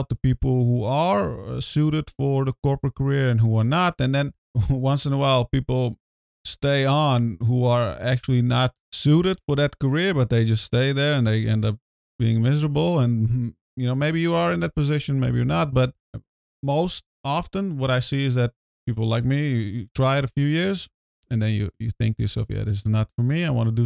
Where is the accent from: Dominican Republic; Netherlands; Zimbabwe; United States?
Netherlands; English is a second language; obviously I grew up in the Netherlands. This is where I have lived most of my life.